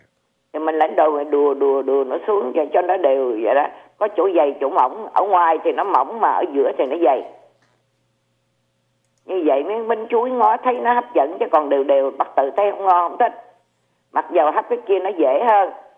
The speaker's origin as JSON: {"language": "Vietnamese", "region": "Southern Vietnam", "country": "Vietnam", "said": "người Nam mình, người Việt Nam mình gọi là thâm kim á"}